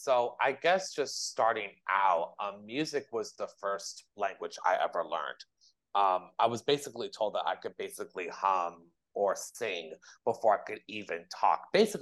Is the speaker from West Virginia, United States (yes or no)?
no; California, United States; the restaurant scene where Mrs. Doubtfire is quote unquote exposed. That's my hometown right there.